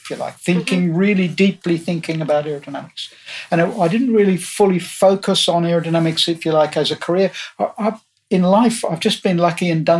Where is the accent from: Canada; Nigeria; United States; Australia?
Australia; But I got involved with a lad who bought a UK car and brought it to Australia, where I grew up in Australia